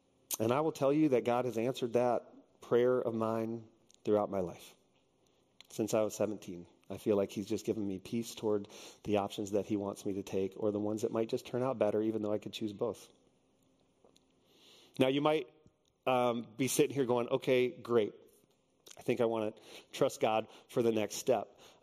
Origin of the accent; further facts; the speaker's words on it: Texas, United States; So I grew up in Texas.